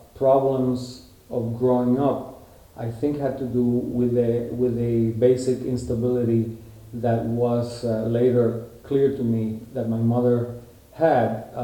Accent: San Juan, Puerto Rico; born there; I was born in San Juan, Puerto Rico.

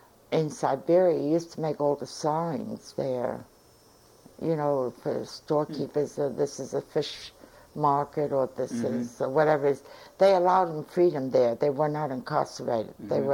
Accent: New York, United States; Well, I was born in New York in 1914, October 14, and... In Manhattan? In Manhattan. My parents came from Poland, Russia, part of a twin brother. And we lived in Manhattan most of our lives

